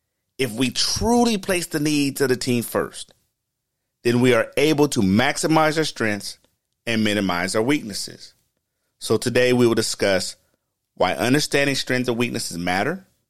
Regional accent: Los Angeles, California, United States; Yes, I'm from L.A. I'm from California.

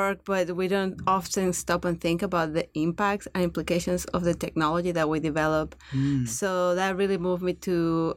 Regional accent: Mexico; English is a second language; So I am from Mexico.

